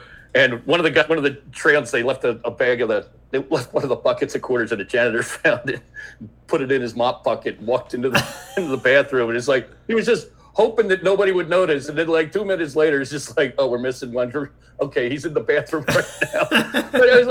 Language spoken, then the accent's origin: English; New Jersey, United States; also born or lived in Essex County; I grew up outside of Philadelphia, South Jersey, town called Lakes. It was between Philadelphia and the Jersey Shore. It was nice. And we moved up to Essex County near New York when I was in high school.